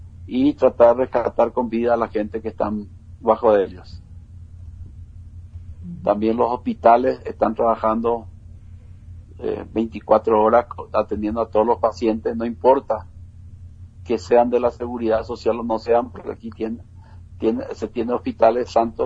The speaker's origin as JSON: {"language": "Spanish", "country": "Paraguay", "lives_now": "Mexico"}